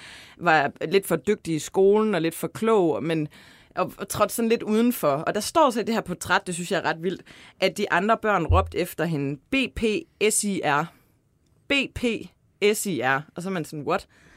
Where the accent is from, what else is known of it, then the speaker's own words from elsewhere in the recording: Ølgod, Region of Southern Denmark, Denmark; Margrethe Vest er jo fra Ølgod, hvor jeg kommer fra.